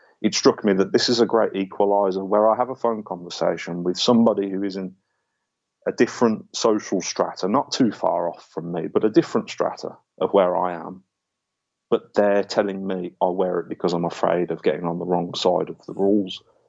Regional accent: Birmingham, West Midlands, United Kingdom; I'm from Birmingham.

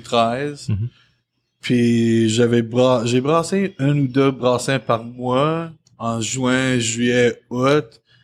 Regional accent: Hamilton, Ontario, Canada; also born or lived in Burlington; Moi, je disais que j'ai agrandi à Hamilton et Burlington, Ontario

